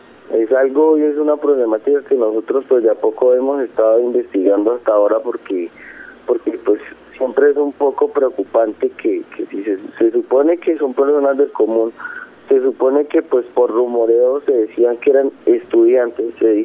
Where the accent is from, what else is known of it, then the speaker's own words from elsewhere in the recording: Bogotá, Colombia; Yo soy de Bogotá.